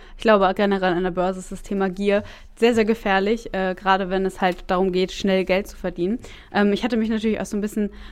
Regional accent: Germany; Und es ist auch so eine Investition, in die man als Deutsche irgendwie vertraut und wo man sich dann auch sicher fühlt.

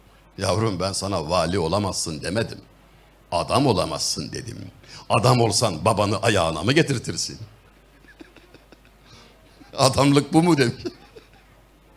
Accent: Çameli, Denizli, Turkey; Ya Denizli'ye gidiyorum memleketim ya. Doğduğum yer. İl merkezinde konferansım var. 110 kilometre ötedeki ilçede doğdum. Çameliliyim. Annem babam da orada.

